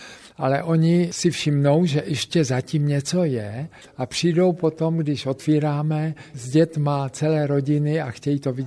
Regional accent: Frýdek-Místek, Moravian-Silesian Region, Czechia; born there; a já jsem se narodil ve Frýdku Místku pod Čubkem a Štandlem.

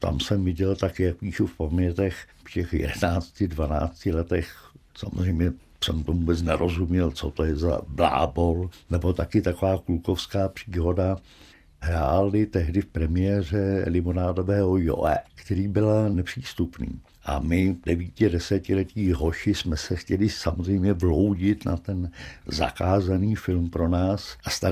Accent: České Budějovice, South Bohemian Region, Czechia; born there; v mém rodišti Českých Budějovicích

